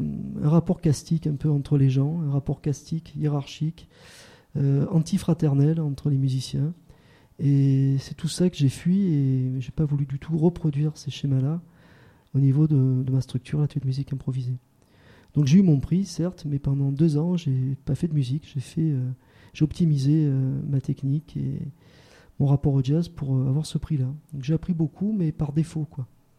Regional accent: La Seyne-sur-Mer, Provence-Alpes-Côte d'Azur, France; Pourtant, je ne venais pas très loin. Je suis originaire de la Seyne-sur-Mer, dans le Var.

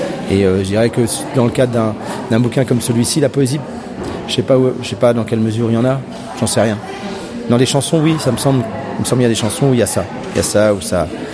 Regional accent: France; avec la seule différence que je suis français et donc c'est pas la même culture, véritablement.

